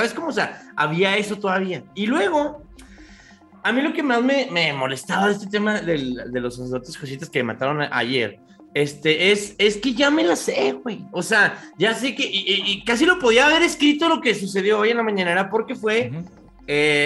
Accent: Chihuahua, Mexico; ya sé, idiota, soy de Chihuahua, o sea, ya sé que existen.

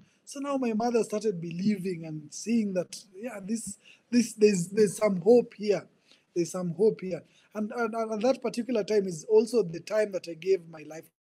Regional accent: Nairobi, Kenya; born there; I was born here in Nairobi, Kenya. Kenya is in the east side of Africa. Yeah, so I was born here in 1995.

